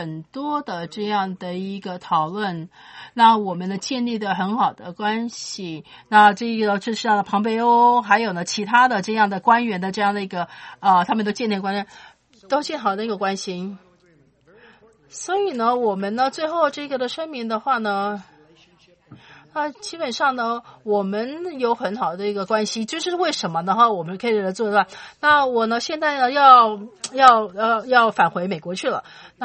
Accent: China; 我是来自中国的记者

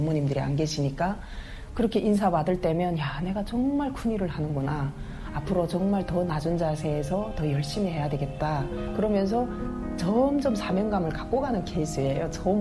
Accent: Chongjin, North Hamgyong, North Korea; now in Seoul, South Korea; 저는 2006년도 8월에 남한사에 찾아오게 된 함경북도 청진이 고향인

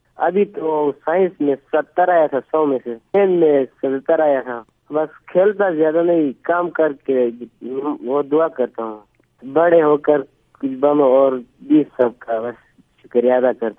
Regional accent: Gahkuch, Gilgit-Baltistan, Pakistan; میرا امی کا نام سلیمہ ہے, میرا گاؤں کا نام گاگوچ بالا جمال آباد.

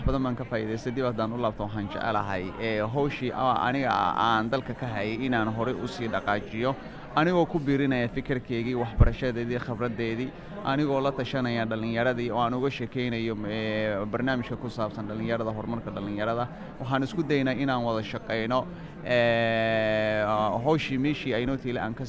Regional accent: Somalia; waxaan ka socdaa koonfurta Soomaaliya

